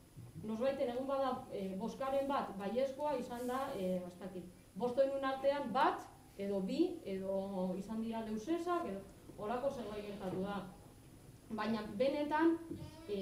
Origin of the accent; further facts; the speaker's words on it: Atxondo, Basque Country, Spain; Baina horrek ez du esan nahi, 1500 biztanleok, Atxondoko 1500 biztanleok, proiektuaren kontra gaudenik.